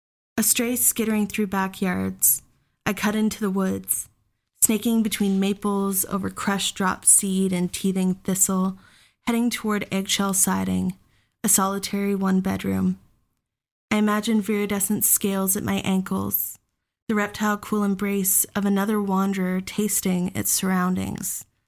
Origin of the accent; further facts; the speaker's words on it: Saint John, New Brunswick, Canada; now in Fredericton, Canada; I grew up in St. John originally. That's my hometown. And when I moved to Fredericton, there was a sense of isolation.